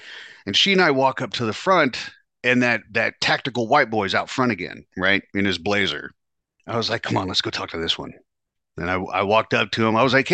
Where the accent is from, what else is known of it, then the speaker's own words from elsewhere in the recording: California, United States; I was like, no shit, I'm from California.